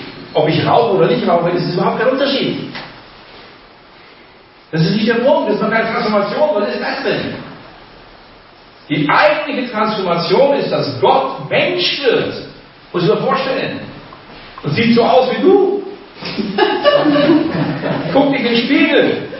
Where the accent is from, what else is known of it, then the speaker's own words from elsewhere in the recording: West Germany, Germany; Ich bin ja nicht in der DDR aufgewachsen, sondern in Westdeutschland.